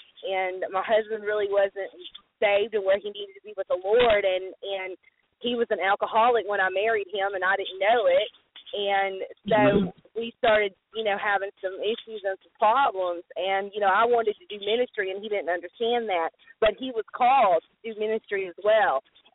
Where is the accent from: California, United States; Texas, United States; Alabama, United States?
Alabama, United States; I am from a little bitty southern town. I'm just a Cajun southern girl all the way down. If you look in Alabama, I'm the lowest point in Alabama, right on the water on the dot.